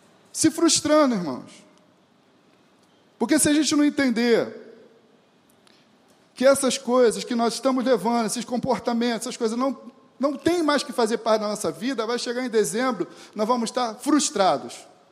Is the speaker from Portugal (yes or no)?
no; Rio de Janeiro, Brazil; não sei se é porque eu sou da Baixada, Zona Norte, lá a gente gosta de padaria